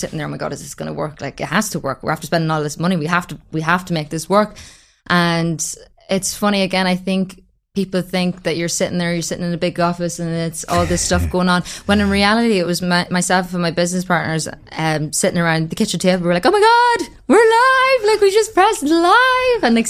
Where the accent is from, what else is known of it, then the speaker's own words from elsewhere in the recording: Ireland; I think as Irish people as well, we're very bad for that though.